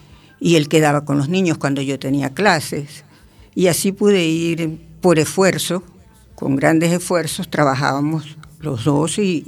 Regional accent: Venezuela; moved away as an adult; now in A Coruña, Spain; Buenas tardes. … soy venezolana.

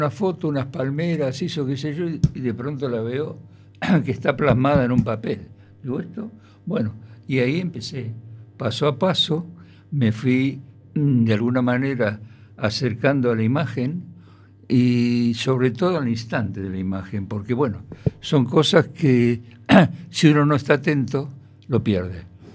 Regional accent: Buenos Aires, Argentina; Nací en Buenos Aires, en Villa del Parque. Un hermoso lugar para mí, con una infancia muy buena, en el sentido de que tuve la posibilidad de tener un jardín con muchos árboles

